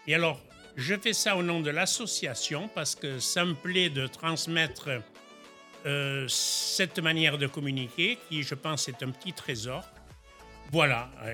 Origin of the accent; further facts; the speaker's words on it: Nouvelle-Aquitaine, France; Donc je viens de la vallée d'Osso. La vallée d'Osso, c'est la vallée entre Pau et l'Espagne.